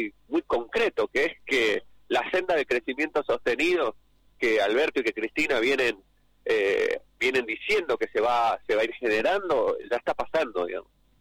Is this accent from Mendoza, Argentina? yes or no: yes; Mendoza, Argentina; Yo soy provinciano, yo soy de Mendoza, y yo lo vivía cuando era pibe